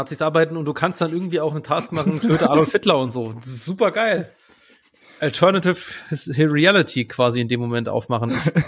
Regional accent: West Germany, Germany; ich bin ja am Westen irgendwie aufgewachsen

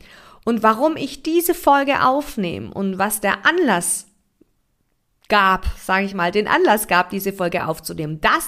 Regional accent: Heilbronn, Baden-Württemberg, Germany; Naja, ich weiß, Heilbronn ist jetzt nicht die Obermultikulti-Kulturstadt, dennoch ist es mein Heimatland. Und ich habe mir vorgenommen, mein allererstes Live-Event in meiner Heimatstadt zu machen.

